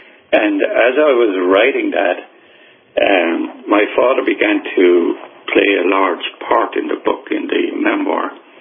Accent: Midlands, Ireland; born there; I was born in the Midlands of Ireland in a farm of 50 acres, which was very poor land because it was very soft and it held water.

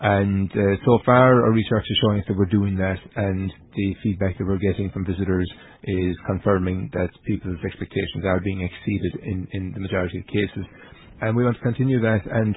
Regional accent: Ireland; it's in our DNA, I think, as Irish people, to be welcoming.

